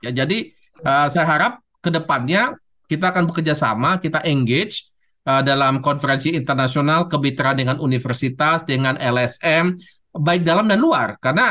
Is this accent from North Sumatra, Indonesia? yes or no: yes; North Sumatra, Indonesia; saya berasal dari Sumatera Utara, saya tahu kondisi perkebunan di sana